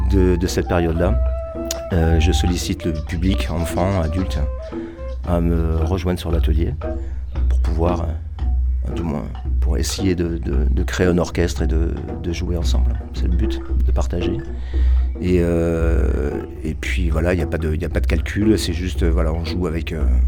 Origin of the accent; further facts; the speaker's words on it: Nouvelle-Aquitaine, France; je suis natif de la vallée de la Vézère.